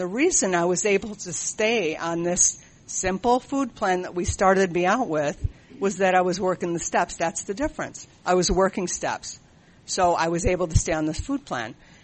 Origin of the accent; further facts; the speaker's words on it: California, United States; And I started to say, I'm from San Fernando Valley.